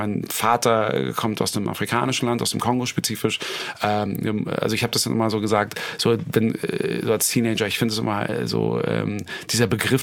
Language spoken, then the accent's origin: German; Berlin, Germany; als Berliner ist ein Mensch mit Herz und Schnauze.